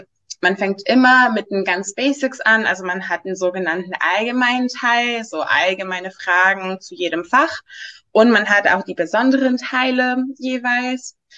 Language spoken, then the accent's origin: German; Greece; moved away as an adult; now in Berlin, Germany; ich komme aus Griechenland und ich dachte, als ich gezogen, nach Berlin gezogen bin